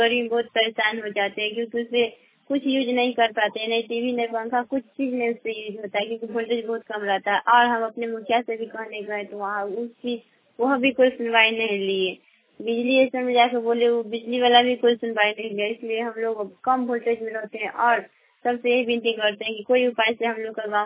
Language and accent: Hindi; Mangot, India; मेरा गांव का नाम है मंगोत।